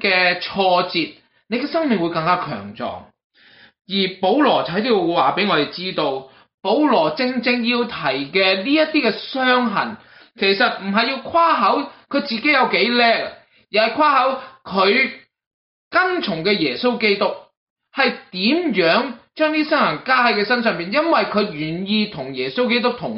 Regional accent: Guangdong, China; 好似我哋广东人讲

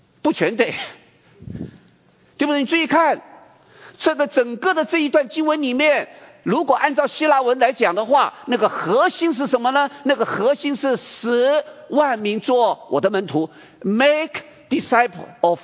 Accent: Taiwan; 你知道我自己从小在我自己的教会的背景里面，其实不是只有我们整个当时候的台湾教会，我们是不谈所谓的社会关怀这件事情的。

